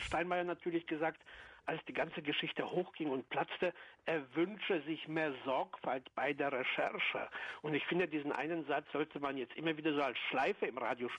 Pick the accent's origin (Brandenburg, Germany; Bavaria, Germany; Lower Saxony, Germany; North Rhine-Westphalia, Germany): North Rhine-Westphalia, Germany; Cologne; weil ich komme auch aus Köller und kann die Stadt nicht leiden.